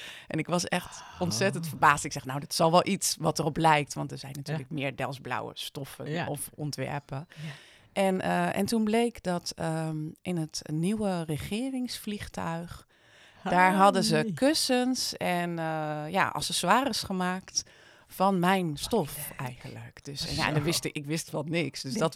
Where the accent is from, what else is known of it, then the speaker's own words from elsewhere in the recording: Delft, South Holland, Netherlands; Ik moet er ook bij vertellen, ik ben ook geboren in Delft en opgegroeid in Delft.